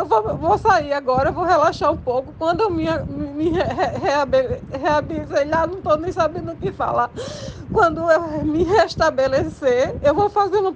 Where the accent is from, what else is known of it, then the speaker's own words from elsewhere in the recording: Sapé, Paraíba, Brazil; Eu sou sapeense, eu nasci no Hospital Sandrade. Eu sou funcionária, eu sou sapeense, eu sou funcionária da prefeitura de Sapé